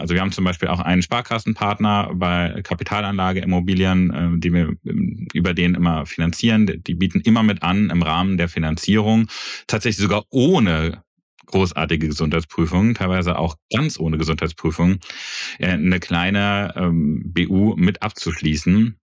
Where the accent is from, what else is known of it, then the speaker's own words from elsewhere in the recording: Eifel, Germany; Wenn man nicht gerade in der tiefsten Uckermark oder wo ich herkomme, tiefsten Eifel was kaufen will